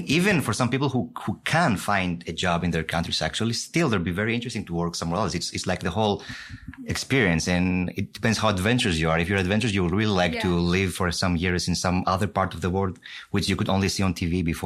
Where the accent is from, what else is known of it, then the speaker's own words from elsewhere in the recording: Greece; also born or lived in London / France; now in Hong Kong; I'm from Greece originally. I lived for a few years in London, then for a bit in France, and now I came to the other side of the world in Hong Kong